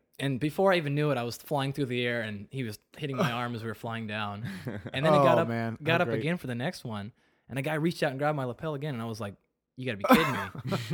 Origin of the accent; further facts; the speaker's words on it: Pacific Northwest, United States; Yeah, and we're both from the Northwest, had nothing to do.